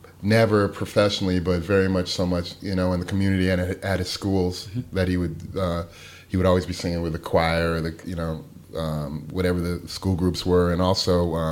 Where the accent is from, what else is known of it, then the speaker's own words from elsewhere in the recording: Guilford, Connecticut, United States; It's pretty much, if I go back to my hometown, which is Guilford, Connecticut, actually, where I grew up, it's pretty much the same place that I left